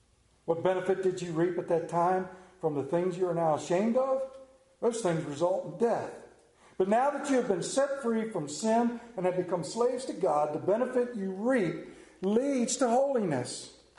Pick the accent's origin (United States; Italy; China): Italy; Modena, Emilia-Romagna; moved away; my hometown of Moderna, Italy